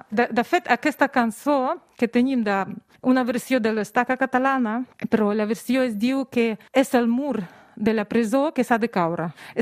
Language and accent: Catalan; Pinsk, Brest Region, Belarus; born there; Catalan is a second language; also born or lived in Minsk; Jo vaig néixer a Pinsk, que és a prop de la frontera amb Polònia, més o menys a 100 quilòmetres de Polònia i també amb Ucrània, però després vaig passar molts anys a Minsk amb els meus germans